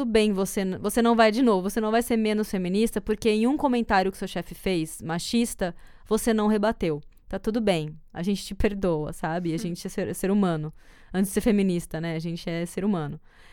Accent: Argentina; Eu sou brasileira, porém me criei na Argentina.

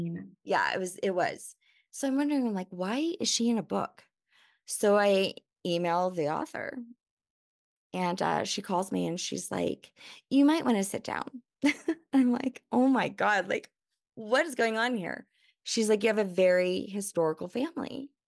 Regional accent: New Orleans, Louisiana, United States; So, but I am originally from New Orleans, so I kind of knew that I would maybe have some surprises in my DNA test, which I did.

